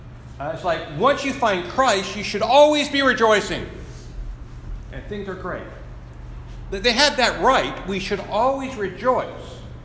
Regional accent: California, United States; My experience as I grew up in Southern California, and again, I came to the faith in my 20s

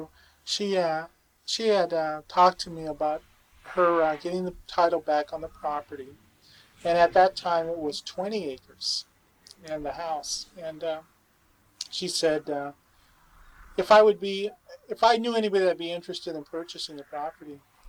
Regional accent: Redlands, California, United States; And we were raised on Harold and 6th Street, Northside, up here in Redlands.

